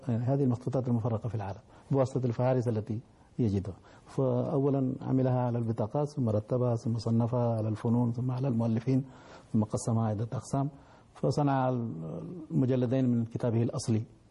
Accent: India; لكن أنا لما كنت أقول لهم أنا من الهند هم يقولون هندوستان فيفرحون

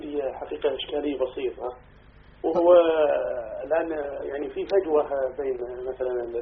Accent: Saudi Arabia; also born or lived in Dammam; أنا لعشر سنوات في الدمام

